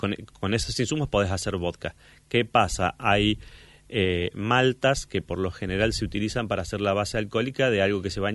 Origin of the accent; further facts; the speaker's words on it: Argentina; Somos argentinos, somos el granero del mundo, tenemos el mejor maíz del mundo.